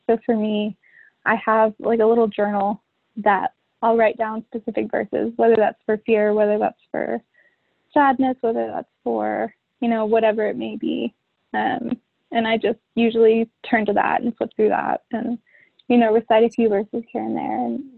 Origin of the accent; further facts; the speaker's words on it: Texas, United States; But I'm from Texas. I'm from Texas.